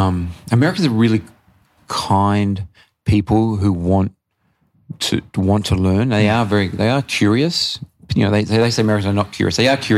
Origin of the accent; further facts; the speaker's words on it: Adelaide, South Australia, Australia; So I grew up here in Adelaide, born in Blackwood. My parents lived in Adelaide for many years.